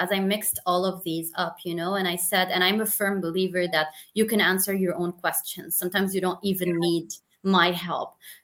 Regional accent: Beirut, Beirut Governorate, Lebanon; also born or lived in Belgium; Basically, I was born in Belgium and raised there until the age of 6. And then my parents moved back to Beirut, their hometown.

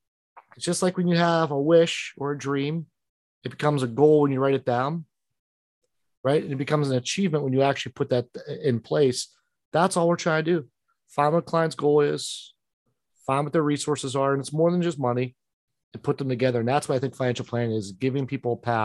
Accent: Pittsburgh, Pennsylvania, United States; accent: Yinzer; So I'm from Pittsburgh, Western PA, and we have an accent here called Yinzer.

